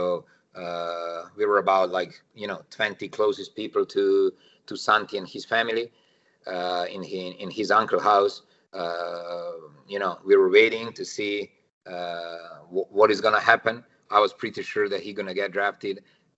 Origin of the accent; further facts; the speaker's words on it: Serbia; moved away as an adult; also born or lived in Madrid, Spain; Originally born and raised in Serbia, I coached in one of the biggest teams over there, named Red Star.